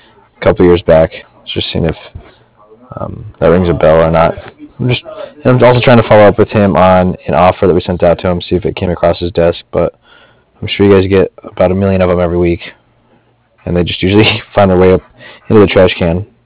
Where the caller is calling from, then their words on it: Cardiff, California, United States; And I'm calling from Cardiff, and that's spelled C-A-R-D-I-F-F